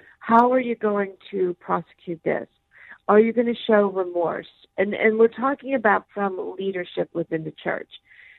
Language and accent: English; Pittsburgh, Pennsylvania, United States; So I grew up a Catholic in the Pittsburgh area.